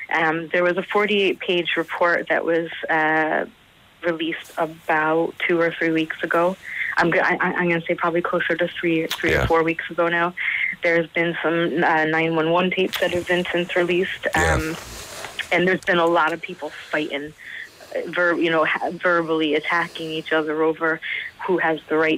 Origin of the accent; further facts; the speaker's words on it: Southbury, Connecticut, United States; Yeah, not exactly Sandy Hook. We're from Southbury, which is just over the bridge.